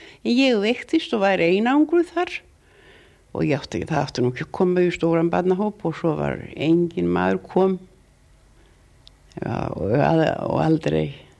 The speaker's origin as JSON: {"language": "Icelandic", "town": "Gunnhildargerði", "region": "Eastern Region", "country": "Iceland", "tie": "born or raised there", "moved": "as an adult", "said": "Gunnhildargerði Hóvarstungu."}